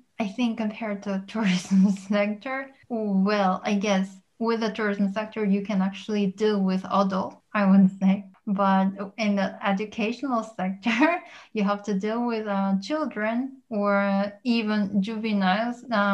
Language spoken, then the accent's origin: English; Seoul, South Korea; So since I'm from Seoul, I want to focus on just Seoul because it's already a super big city.